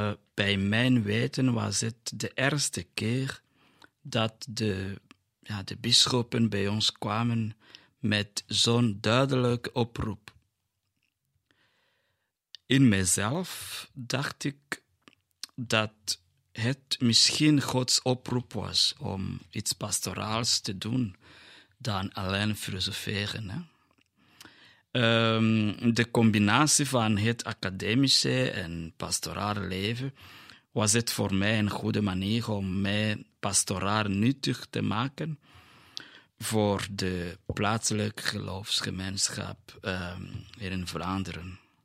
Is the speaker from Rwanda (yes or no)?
yes; Rwanda; now in Belgium; Ja, ik ben afkomstig van Rwanda. En binnen 2 maanden vier ik 15 jaar priester.